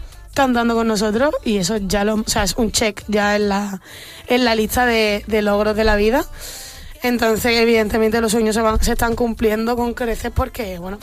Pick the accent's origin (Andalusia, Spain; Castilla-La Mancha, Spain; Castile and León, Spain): Andalusia, Spain; Mijas; also born or lived in Almería / Granada / Fuengirola; now in Madrid, Spain; he vivido en Almería, he vivido en Granada, he vivido aquí en Madrid. Dentro de Málaga he vivido en muchos sitios. Como en Mijas, en Fuengirola, en la Costa del Sol...